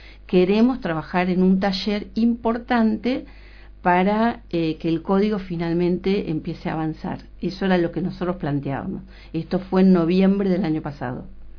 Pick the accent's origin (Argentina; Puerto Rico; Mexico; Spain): Argentina; Lobos, Buenos Aires Province; los profesionales que nacimos y vivimos en Lobos somos parte de esa comunidad